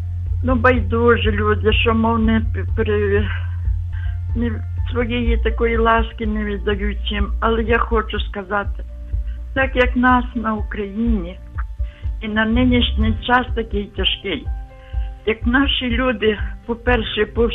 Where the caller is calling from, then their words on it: Lviv, Lviv Oblast, Ukraine; Я з Львова.